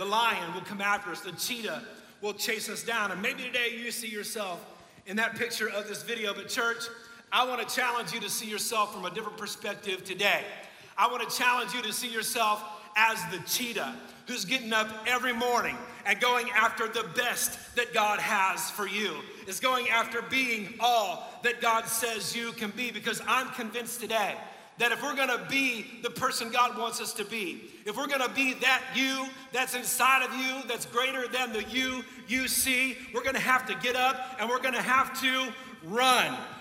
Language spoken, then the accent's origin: English; Marion, Ohio, United States; in Marion, Ohio. It's about 40 minutes north of Columbus, Ohio. It's the town that I grew up in, my hometown.